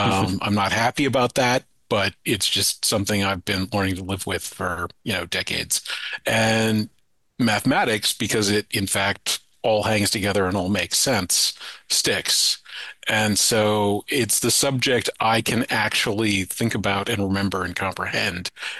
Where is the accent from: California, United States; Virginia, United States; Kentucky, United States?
Virginia, United States; Charlottesville; Well, born and raised in Charlottesville, Virginia, as I'd mentioned on the pre-call, that's where I am right now.